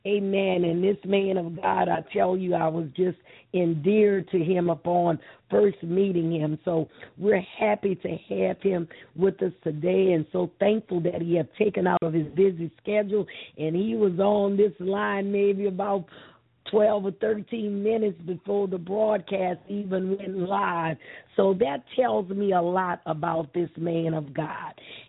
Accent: New Orleans, Louisiana, United States; also born or lived in California; all the way from New Orleans, Louisiana, my hometown.

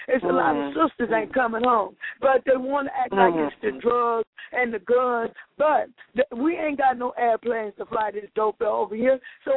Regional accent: California, United States; Hey, and I am from California.

